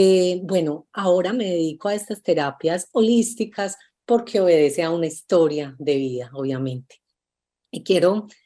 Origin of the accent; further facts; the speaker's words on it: Colombia; now in Los Angeles, United States; me siento habitante del mundo, aunque soy colombiana. Resido en Los Ángeles, me siento habitante del mundo, me gusta conocer muchas culturas, viajar